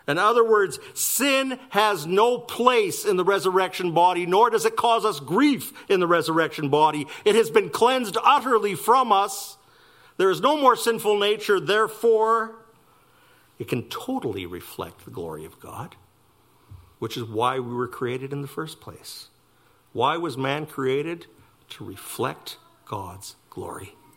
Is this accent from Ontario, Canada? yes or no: no; Winnipeg, Manitoba, Canada; But I grew up in Winnipeg. It was a little tough snorkeling.